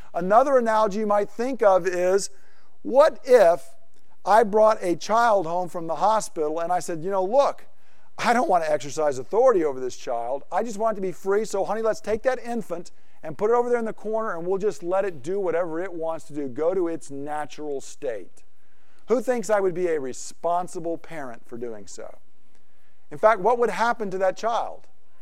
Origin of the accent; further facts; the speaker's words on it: Georgia, United States; When I was a kid growing up in Georgia, we had a garden that was an acre big.